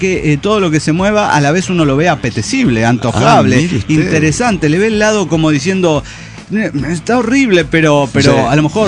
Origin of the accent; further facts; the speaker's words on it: Morelia, Michoacán, Mexico; de Morelia, Michoacán, México.